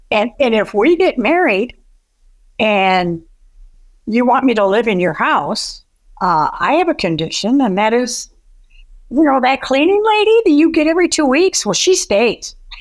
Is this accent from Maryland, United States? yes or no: no; Omaha, Nebraska, United States; I'm from Omaha, but I know of that mayor, but I don't know any details.